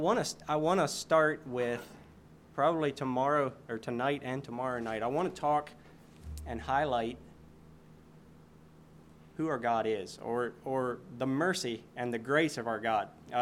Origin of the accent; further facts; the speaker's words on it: Boonville, Missouri, United States; Let me say that we're from Boonville, Missouri. That's where we come from. I forgot to say where we come from, and so that's where we're from.